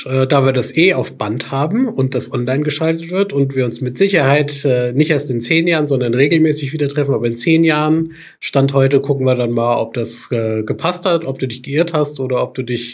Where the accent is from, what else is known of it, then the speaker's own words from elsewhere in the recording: Germany; Ich als Deutscher guck auf deutsche Websites, wo ich eben dieses Angebot wahrnehmen kann.